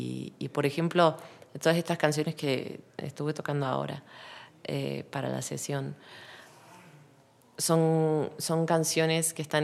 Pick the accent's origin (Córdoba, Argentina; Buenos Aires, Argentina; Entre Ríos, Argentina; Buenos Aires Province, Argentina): Córdoba, Argentina; Y soy de Córdoba, de Argentina, vengo de una familia que no es de músicos, pero siempre me han apoyado mucho.